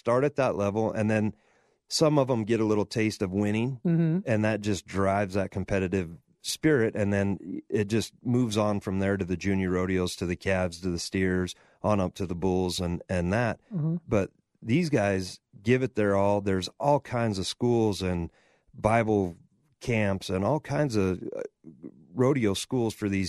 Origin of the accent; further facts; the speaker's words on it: Middleton, United States; I mean, where I grew up in Middleton is all subdivision now. I mean, these farms are, you know, I mean, selling out.